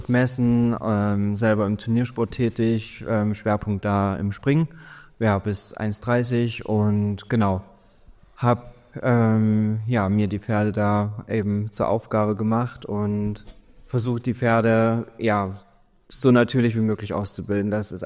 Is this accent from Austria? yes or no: no; Chemnitz, Saxony, Germany; Ich bin aus Chemnitz, also bei Chemnitz, genau.